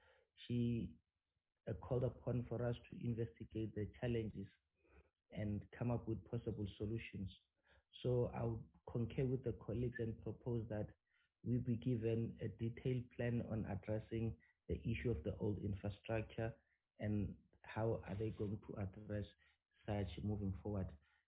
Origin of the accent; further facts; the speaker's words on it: Vosloorus, Gauteng, South Africa; I am from Ekuruleni Vosloorus, so I am going to be a bit subjective in this matter.